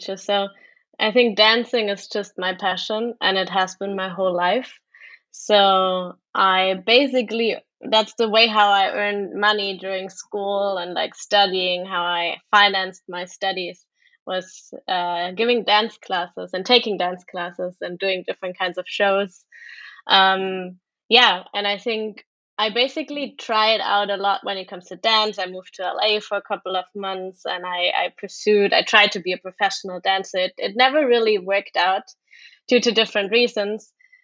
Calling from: Barcelona, Catalonia, Spain; I'm calling from Barcelona, sunny Barcelona today.

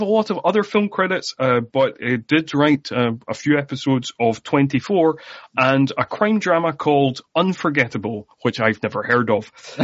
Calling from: Scotland, United Kingdom; I mean, I'm recording from Scotland, the home of the deep fried Mars bar.

